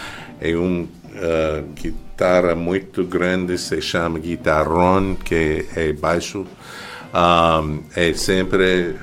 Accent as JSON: {"language": "Portuguese", "region": "California", "country": "United States", "second_language": "Portuguese", "lives_now": "Portugal"}